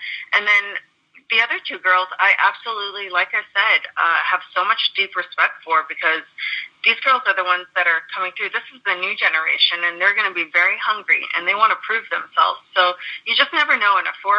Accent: Toronto, Ontario, Canada; I'm going to have some friends drive up from Toronto, my hometown

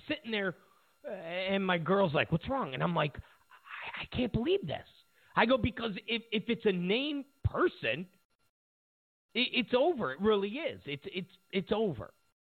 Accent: Rochester, New York, United States; I'm from Rochester, New York.

